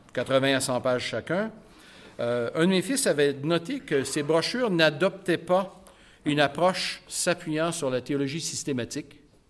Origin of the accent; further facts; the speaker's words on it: Lucerne, Quebec, Canada; En fait, je suis né à Lucerne. J'ai grandi jusqu'à l'âge de 15 ans. Je le sais que ça ne s'entend pas. Mais ensuite, j'ai grandi et Lucerne est devenue Elmer, qui est ensuite devenue Gatineau.